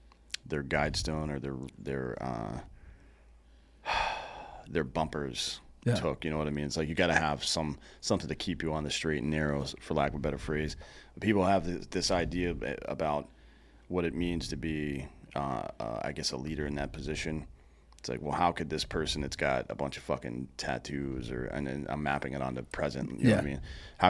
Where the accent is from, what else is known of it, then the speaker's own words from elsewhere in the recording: Southeast, United States; and I'm from the Southeast, so yeah, there's a different idea of it down there.